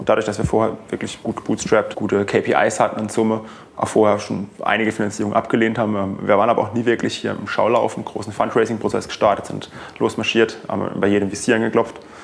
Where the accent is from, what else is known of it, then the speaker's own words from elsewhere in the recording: Baden-Württemberg, Germany; Wir kommen aus dem Badenerland.